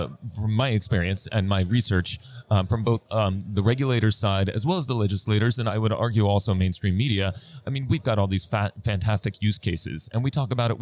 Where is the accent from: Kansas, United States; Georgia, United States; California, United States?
California, United States; I come from California, which I don't know if we're the fourth or the fifth largest economy now.